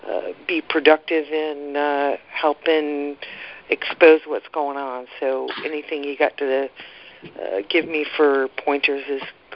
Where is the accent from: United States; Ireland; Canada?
United States; Tampa, Florida; I'm from Tampa to Houston and then on to Sugar Land, Texas.